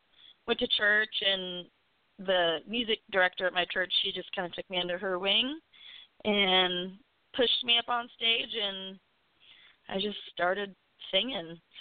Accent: Portland, Oregon, United States; also born or lived in Seattle; now in Nashville, United States; I was born in Seattle and was grown and raised in Portland, Oregon, and then lived in Seattle this last year before moving to Nashville.

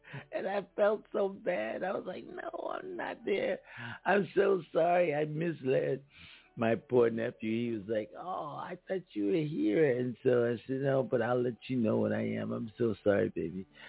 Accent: Philadelphia, Pennsylvania, United States; And I'm from Philly.

